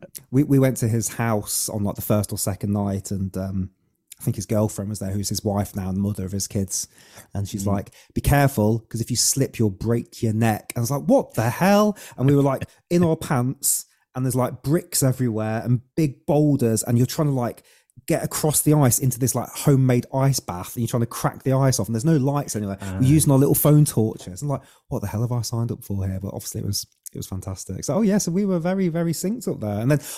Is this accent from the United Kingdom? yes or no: yes; England, United Kingdom; So my claim to fame is I'm half Irish, but you know, I was brought up in England